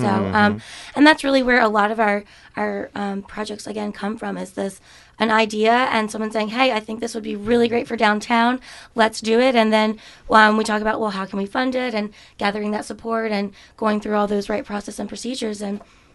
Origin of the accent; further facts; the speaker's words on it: Virginia, United States; I'm originally from Virginia and was working at this patent law firm in Washington, D.C.